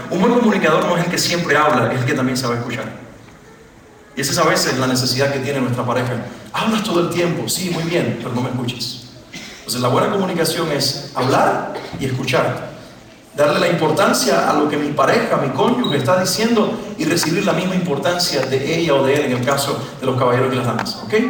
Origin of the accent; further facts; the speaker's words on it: Cuba; me regresé de mi país de origen, de Cuba